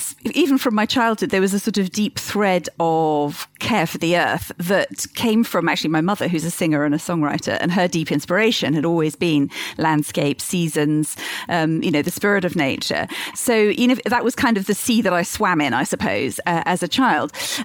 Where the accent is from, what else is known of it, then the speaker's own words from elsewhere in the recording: United Kingdom; the UK, which is my home country.